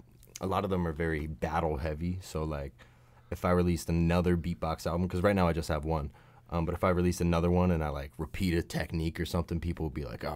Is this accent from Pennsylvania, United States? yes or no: yes; Pittsburgh, Pennsylvania, United States; Pittsburgh.